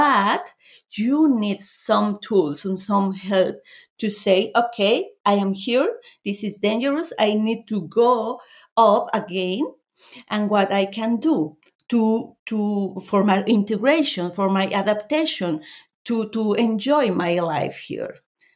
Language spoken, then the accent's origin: English; Mexico; English is a second language; We come from Mexico. So in Mexico, we have this flexible and short-term planification.